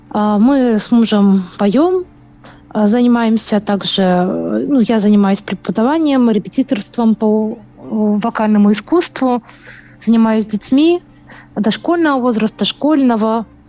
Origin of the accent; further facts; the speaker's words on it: Belarus; now in Kursk, Russia; Мы с мужем незрячие родители, живем в Курске уже, получается, ну, почти 10 лет, получили гражданство, ну, я сама из Беларуси, а муж из Казахстана.